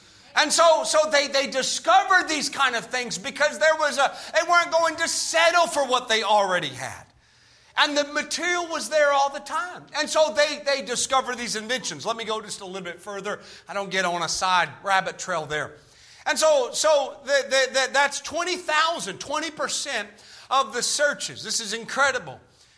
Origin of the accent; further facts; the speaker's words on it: North Carolina, United States; Do you realize that when Wilbur and Orville Wright here in North Carolina, my home state, discovered flight?